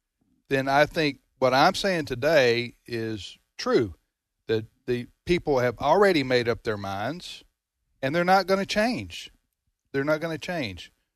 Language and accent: English; Mississippi, United States; Are you saying because I'm from Mississippi?